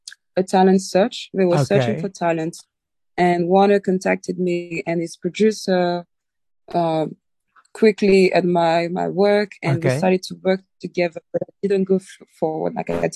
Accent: Réunion; When I was traveling, I was telling people, I'm from Reunion Island.

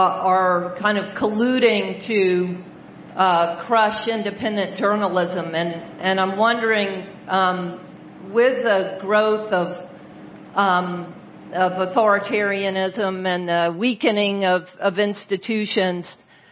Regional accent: United States; I'm from the United States, and I wonder if the two of you could come to my country and expose the corruption there.

